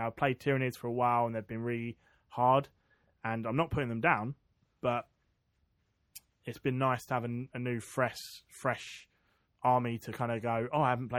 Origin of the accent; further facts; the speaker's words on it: England, United Kingdom; we're English